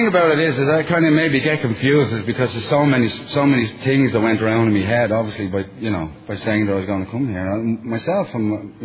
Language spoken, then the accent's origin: English; Dublin, Leinster, Ireland; With my accent, you know, because my accent is dog shit at home in Dublin.